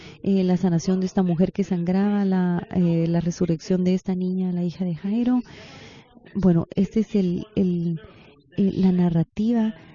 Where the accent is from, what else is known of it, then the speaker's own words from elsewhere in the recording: United States; Como americanos, nosotros tenemos como ciertos símbolos de lo que nos describen y cómo nos miramos a nosotros como Estados Unidos a nivel del mundo.